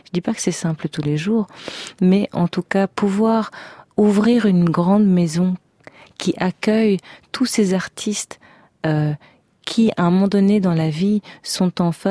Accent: Charleroi, Wallonia, Belgium; quand on parle de Charleroi, qui en effet est ma ville natale, et c'est la ville où j'ai décidé de revenir aujourd'hui

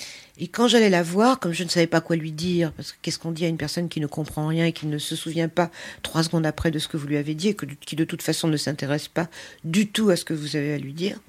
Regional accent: Paris, Île-de-France, France; born there; je suis née à Paris, mais c'est vrai que quand j'étais petite, mes parents parlaient hongrois entre eux, et donc je comprends pratiquement tout.

